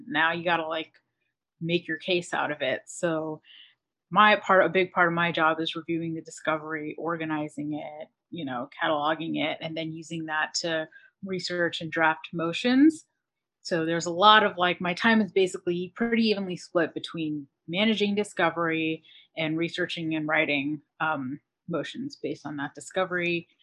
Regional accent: United States; I am American, did some college here, went to law school abroad

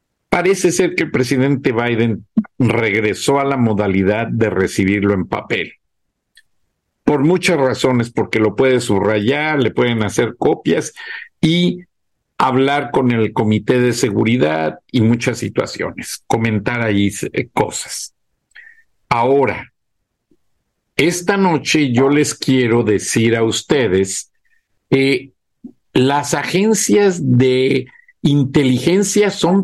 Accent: Guanajuato, Mexico; incluso mi pueblo en Guanajuato

